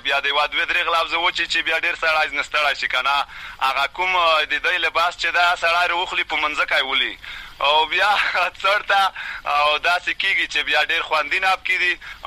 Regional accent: Khost, Afghanistan; زه خپل د خوس ولایت د تڼۍ ولسوالۍ د متک کلی اوسیدونکی

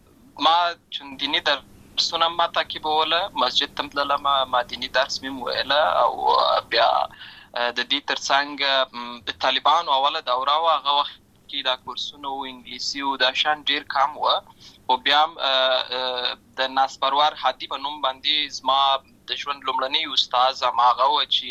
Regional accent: Uruzgan, Afghanistan; also born or lived in Lashkar Gah; زه په اصل کې د ورزګان ولایت یم. اما زه په هلمند ولایت د شکرګاه کې پیدا شوی یم.

